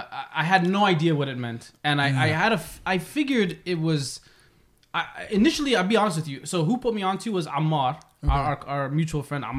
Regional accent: Toronto, Ontario, Canada; in Toronto, I'm from St. Clair and Oakwood area.

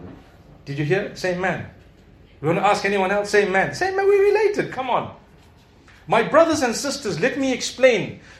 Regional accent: Zimbabwe; I come from Zimbabwe, I know of so many school teachers and university lecturers and doctors and lawyers

